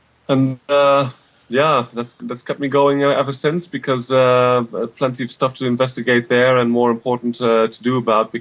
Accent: Netherlands; from the Netherlands

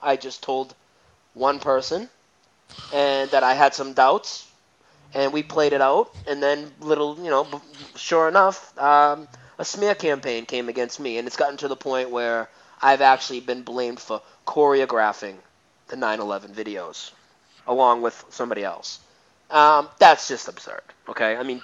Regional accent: Massachusetts, United States; I'm not from Southie, which is part of Boston. But I'm like 20 minutes from Boston, 25 minutes north of Boston.

